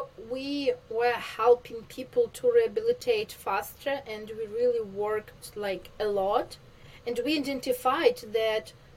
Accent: Vinnytsia, Vinnytsia Oblast, Ukraine; English is a second language; also born or lived in Kyiv; I was born in Vinnytsia. It's like city in Ukraine, not far from Kyiv, from the capital. Raised like till 18 in Vinnytsia, and then I moved to Kyiv.

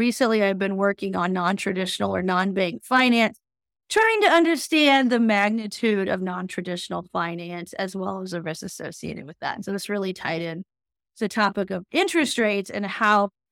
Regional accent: Illinois, United States; I'm originally from Central Illinois and most recently from Kansas State University.

